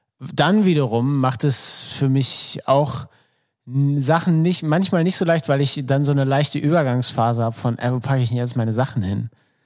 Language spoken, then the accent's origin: German; Northern Germany, Germany; ich komme aus Norddeutschland. Das heißt, ich bin mit dem, in Anführungszeichen, und dieses Wort hasse ich, maritimen Charme, sehr vertraut, weil ich halt von der Ostsee komme